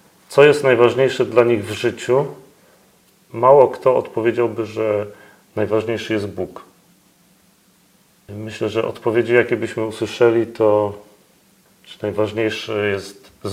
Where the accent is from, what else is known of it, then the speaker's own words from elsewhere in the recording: Ostrów Wielkopolski, Greater Poland Voivodeship, Poland; jesteśmy z Ostrowa Wielkopolskiego.